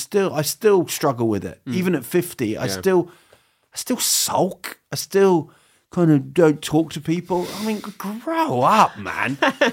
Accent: New Zealand; Also, I grew up in New Zealand, so we had family in the UK because my parents are English and Irish and that.

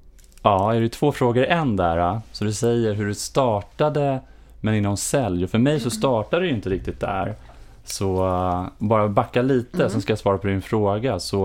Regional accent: Botkyrka, Stockholm County, Sweden; born or raised there; also born or lived in Huddinge

